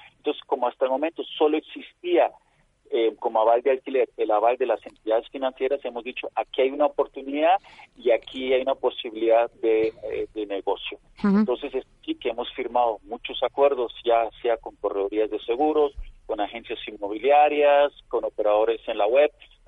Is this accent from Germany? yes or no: yes; Germany; Spanish is a second language; yo soy alemán y he vivido muchos años en Alemania.